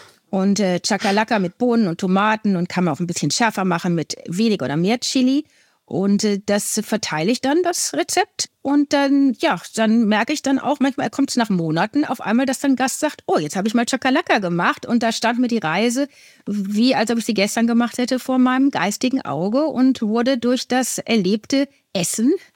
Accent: Cape Town, Western Cape, South Africa; Ja, das stimmt. Ich komme aus Kapstadt.

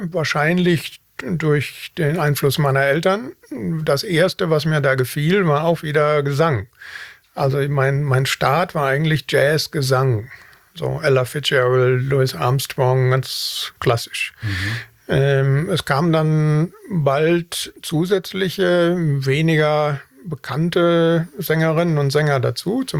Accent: Wanne-Eickel, North Rhine-Westphalia, Germany; born there; Ich bin mitten im Ruhrgebiet geboren, Wanne-Eickel. Also mehr Ruhrgebiet geht nicht.

